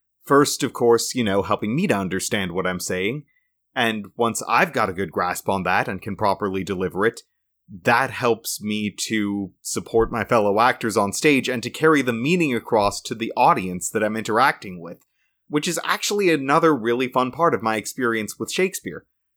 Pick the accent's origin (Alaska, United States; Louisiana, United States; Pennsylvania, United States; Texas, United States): Alaska, United States; moved away; I was born and raised in Alaska, but my family moved out this way to be closer to the larger branch of the family that lives in New England.